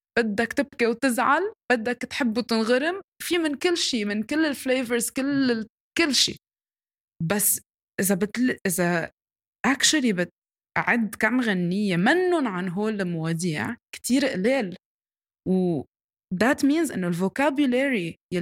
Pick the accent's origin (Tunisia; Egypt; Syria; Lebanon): Lebanon; now in United States; يعني انا كوني حدا لبناني انه او حدا from the Arab region انه this is a part of me